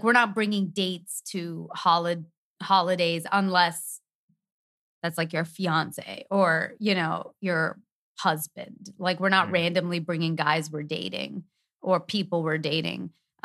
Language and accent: English; Canada; because we're from Canada.